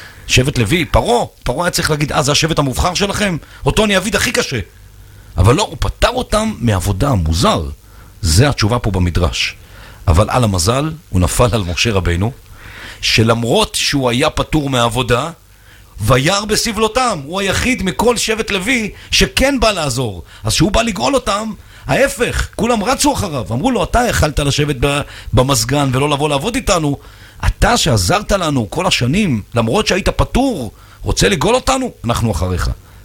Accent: Jerusalem, Jerusalem District, Israel; אנחנו גדלתי בקריית צאנז בירושלים

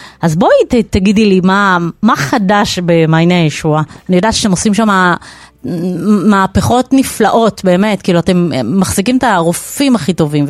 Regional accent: Bnei Brak, Tel Aviv District, Israel; אצלנו למשל הייתי בני ברקית

